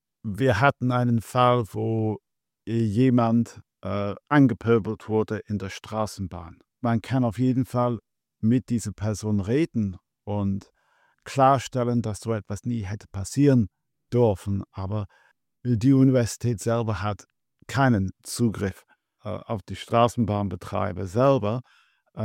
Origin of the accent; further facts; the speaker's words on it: England, United Kingdom; moved away as an adult; now in Jena, Germany; Ich komme ursprünglich aus England und bin reiner Mathematiker. 1992 kam ich nach Deutschland für meine erste Postdoc-Stelle.